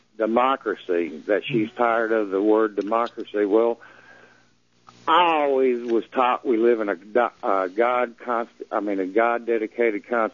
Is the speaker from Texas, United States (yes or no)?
yes; Irving, Texas, United States; also born or lived in Oklahoma; I grew up in Irving. I'm 45 years old. Was born in Oklahoma, but I live here in Irving.